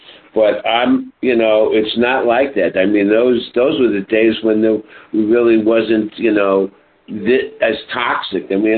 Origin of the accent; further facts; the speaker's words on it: Florida, United States; When I was a child growing up in the Keys in the late 40s and early 50s, my brother and I could climb those trees and get a coconut.